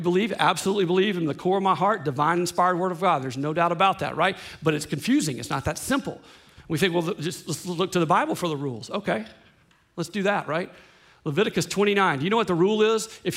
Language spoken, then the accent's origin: English; Louisiana, United States; I mean, I grew up in Louisiana, right? Intravenously received shrimp at age one.